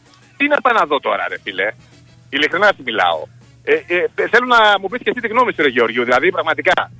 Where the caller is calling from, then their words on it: Vrilissia, Attica, Greece; από Βρυλίσια